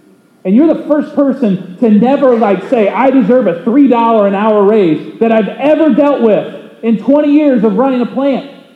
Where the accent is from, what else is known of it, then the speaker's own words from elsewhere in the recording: Keokuk, Iowa, United States; The first job I ever had was at a little plant on the outskirts of my hometown in Keokuk, Iowa.